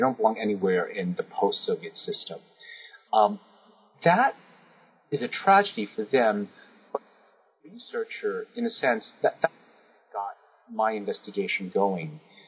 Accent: New York City, New York, United States; I grew up in New York City. And I've lived in cities all my life, mostly.

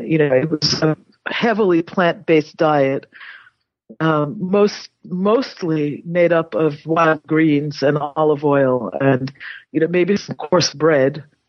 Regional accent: New York City, New York, United States; I mean, I grew up in New York City.

